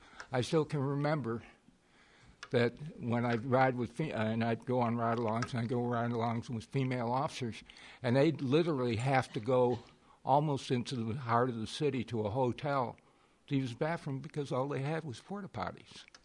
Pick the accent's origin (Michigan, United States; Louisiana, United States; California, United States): Louisiana, United States; Houma; It's going to come through my hometown, Houma, which is 65 miles southwest of New Orleans